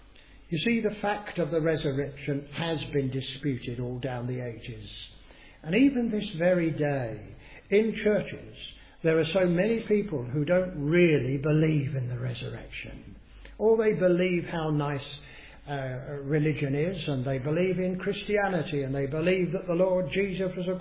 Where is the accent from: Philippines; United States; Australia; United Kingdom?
United Kingdom; England; Of course, we're English, most of us, and it's a stiff upper lip sort of thing